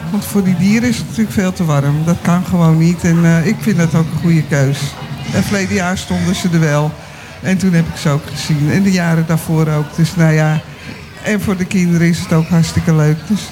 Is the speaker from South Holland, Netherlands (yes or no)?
no; Aalsmeer, North Holland, Netherlands; Uit Alsmeer.